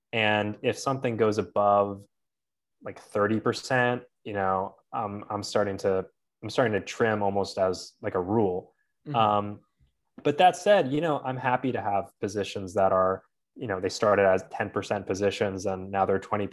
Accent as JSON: {"language": "English", "country": "United States", "said": "Well, you know, the funny thing is that I still love Canada. I'm an American."}